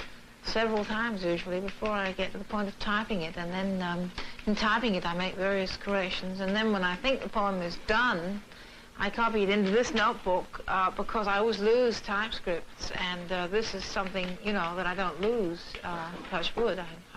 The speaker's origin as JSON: {"language": "English", "region": "England", "country": "United Kingdom", "tie": "born or raised there", "said": "So I grew up in England, but I didn't go to school, and therefore I don't think I was ever very English. I mean, I felt Welsh, and I felt Russian-Jewish, you know."}